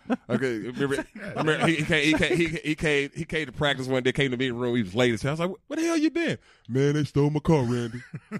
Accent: Georgia, United States; I was raised back in Peach County.

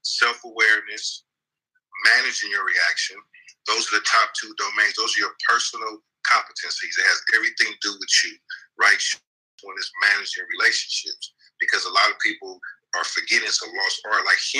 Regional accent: Oakland, California, United States; So I grew up in East Oakland from Brookfield. So that's the concrete jungle right there.

